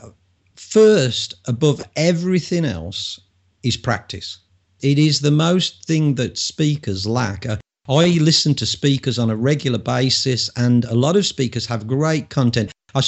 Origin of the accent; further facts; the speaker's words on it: England, United Kingdom; Obviously, I'm an English music snob, but rightfully so.